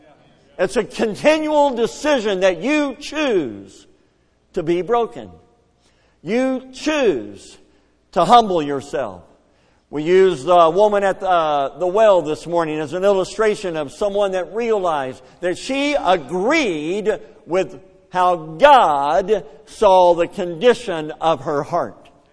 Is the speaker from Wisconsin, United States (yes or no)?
no; Kentucky, United States; I grew up in Kentucky. We call it regular. It's two syllables, regular.